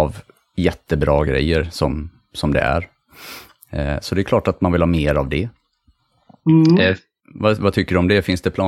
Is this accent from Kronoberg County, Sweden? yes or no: yes; Växjö, Kronoberg County, Sweden; accent: Småland dialect; Alltså jag är ju från Växjö.